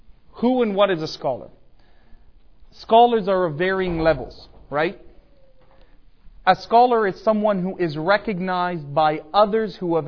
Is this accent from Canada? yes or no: yes; Canada; I'm from Canada, you're from the US.